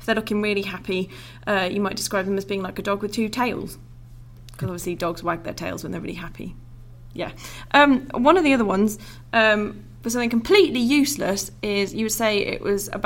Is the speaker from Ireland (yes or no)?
no; United Kingdom; I'm British.